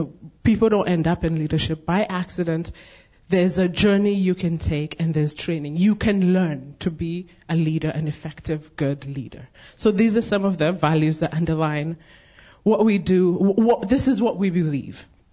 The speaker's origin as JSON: {"language": "English", "country": "Kenya", "said": "Okay, I'm from Kenya."}